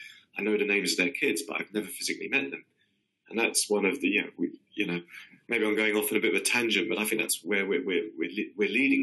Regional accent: London, United Kingdom; I mean, I'm a Londoner, obviously. But, you know, the city I grew up in has doubled in size

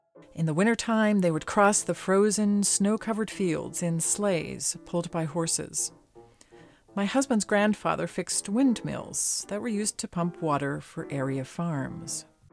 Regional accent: Charlottesville, Virginia, United States; in my hometown of Charlottesville.

